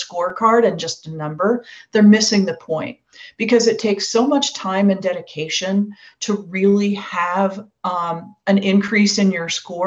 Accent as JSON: {"language": "English", "region": "Iowa", "country": "United States", "tie": "born there", "also_born_or_lived": "San Francisco", "moved": "as an adult", "said": "So I was born in Iowa, and then I moved west for college. And I lived in San Francisco for about 18 years"}